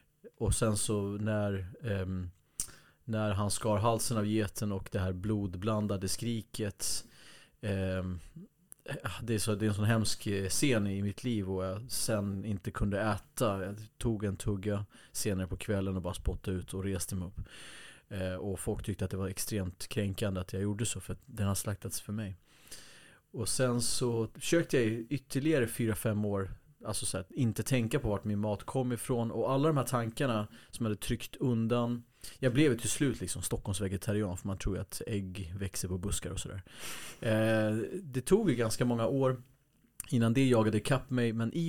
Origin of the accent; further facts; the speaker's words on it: Uppsala, Uppsala County, Sweden; Jag är född i Gottsunda, Uppsala. Vi flyttade till norra sidan av Uppsala, uppväxt där på landet, första invandrarfamiljen. Kurdisk armenisk bakgrund från Kurdistan i Turkiet. Kommer inte från pengar utan vi kommer ifrån kulturellt kapital.